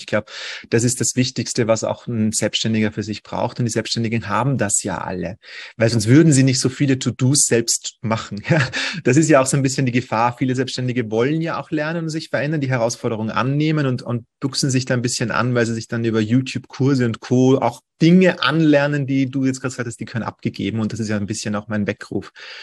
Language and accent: German; Vienna, Austria; ich komme aus Wien.